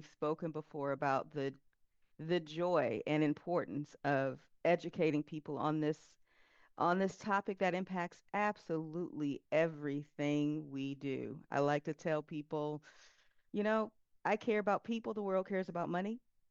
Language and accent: English; Detroit, Michigan, United States; I'm from Detroit, Michigan, and it was an insanely amazing Italian restaurant.